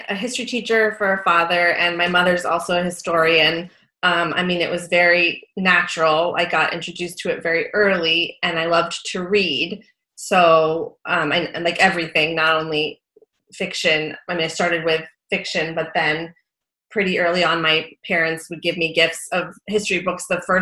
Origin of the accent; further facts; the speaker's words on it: New Hampshire, United States; I grew up in New Hampshire. My dad was a history teacher at Phillips Exeter Academy, where I went to school.